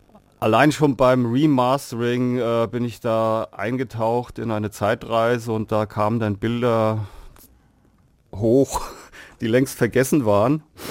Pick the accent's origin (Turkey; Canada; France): Canada; Also ich bin ja Kanadier